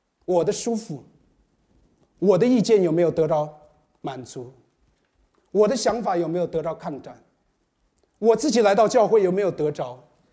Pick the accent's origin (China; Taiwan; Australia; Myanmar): Australia; Melbourne, Victoria; 我来自墨尔本，我们在澳洲的时候，夏天常常会经历到